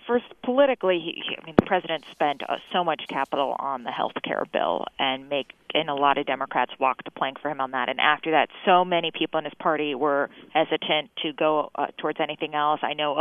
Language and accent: English; Pittsburgh, Pennsylvania, United States; there's a really competitive race near my hometown of Pittsburgh.